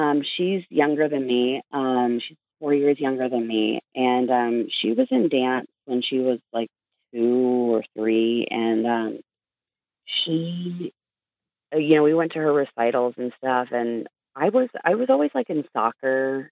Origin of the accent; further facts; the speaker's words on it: California, United States; also born or lived in Houston; And then, so we grew up in California, Southern California.